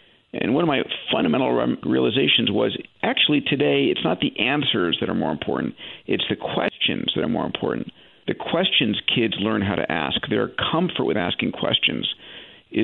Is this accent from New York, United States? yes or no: yes; New York, United States; So I grew up, as you begin the story, growing up in New York. Parents both immigrated from Greece, and I was expected to be a physician.